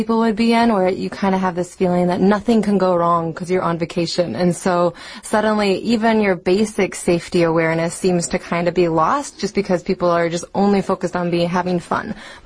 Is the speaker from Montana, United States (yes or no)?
yes; Montana, United States; That's right. I'm from Montana, and there's lots of slogans about going out into the great outdoors